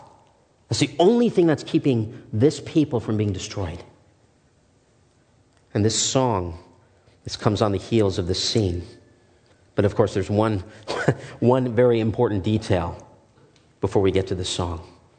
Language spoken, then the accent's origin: English; Sri Lanka; My ethnicity, I'm from Sri Lanka